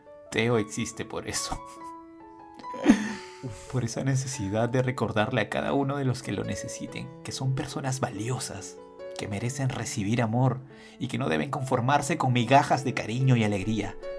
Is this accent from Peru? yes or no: yes; Peru; Somos de Perú, amigos. Somos de Perú. Somos de Perú, orgullosamente peruanos